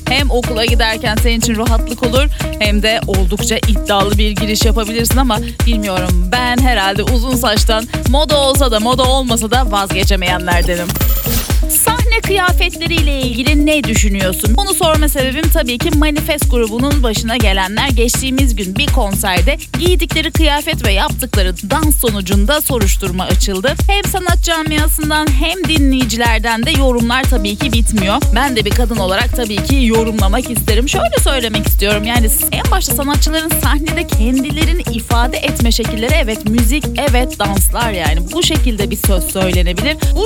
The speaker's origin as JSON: {"language": "Turkish", "region": "İzmir", "country": "Turkey", "said": "Ben de bir İzmirli olarak bunu söylemeden tabii ki güne başlayamayacağım."}